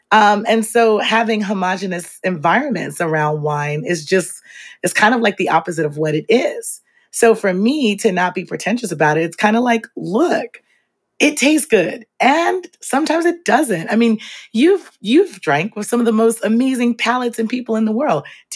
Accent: Belize; I am from Belize. So I was born in Belize in Central America.

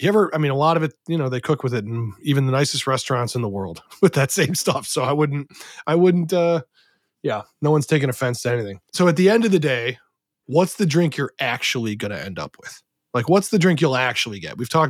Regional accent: Cleveland, Ohio, United States; I mentioned that I was from Cleveland.

